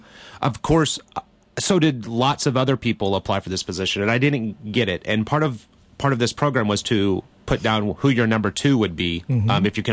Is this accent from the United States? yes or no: yes; the South, United States; moved away; also growing up in the South and moving to New England was a bit of a cultural shock.